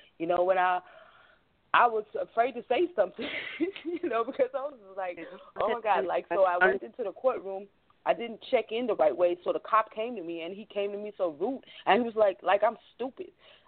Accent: Germany; I am black on the outside, just on the inside, even though originally I'm from Germany.

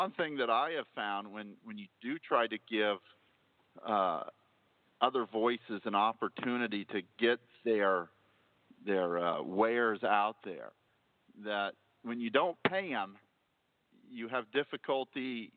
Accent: Huntington, Indiana, United States; I'm from Huntington, Indiana. So we'll just say we'll leave my results left to the imagination.

